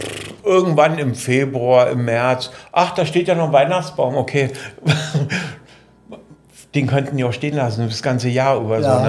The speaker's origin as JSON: {"language": "German", "country": "Germany", "moved": "yes", "lives_now": "Thailand", "said": "ich lebe 20 Jahre hier, aber ich kann mich nicht erinnern, dass Halloween in meiner Heimat in Deutschland so stark gefeiert wurde, wie es hier in Thailand der Fall ist."}